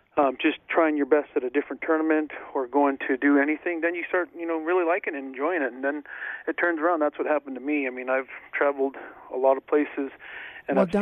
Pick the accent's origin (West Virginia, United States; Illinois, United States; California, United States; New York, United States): California, United States; Fort Jones; my buddies are from like Yakima, and I'm from the Fort Jones area.